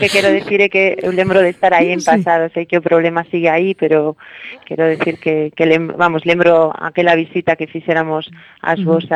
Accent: Galicia, Spain; como galegos e galegas deberíamos irrumpir con forza no escenario estatal, con voz propia

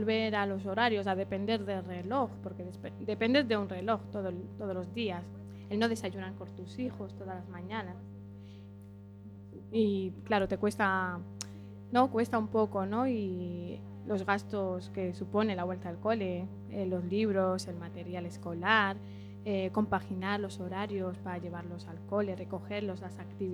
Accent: San Javier, Region of Murcia, Spain; born there; now in A Coruña, Spain; yo nací en Murcia, en San Javier, súper bonito, ahí es precioso. Y claro, ya después pues decidimos venir aquí por el curro, porque encontramos trabajo aquí y entonces nos subimos aquí en la familia. Hace 6 años.

